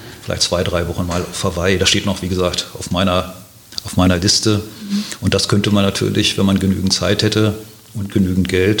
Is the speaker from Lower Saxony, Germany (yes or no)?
yes; Hannover, Lower Saxony, Germany; moved away as an adult; nicht in meiner Heimatstadt, also in Hannover gab es damals ohnehin noch keine Universität